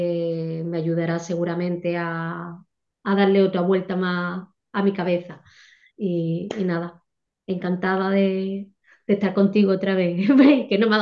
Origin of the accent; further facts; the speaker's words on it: Algeciras, Andalusia, Spain; now in A Coruña, Spain; soy de Algeciras en Cádiz, pero estoy viviendo ahora en Coruña, en un pueblo, vamos, de Coruña.